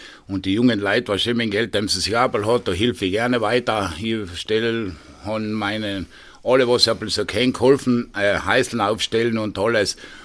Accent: Oberlienz, Tyrol, Austria; aber Oberlinz ist doch mein Heimatort.

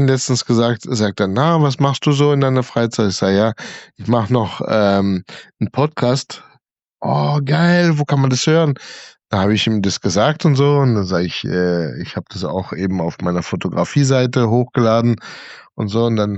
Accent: Germany; ich bin Deutscher.

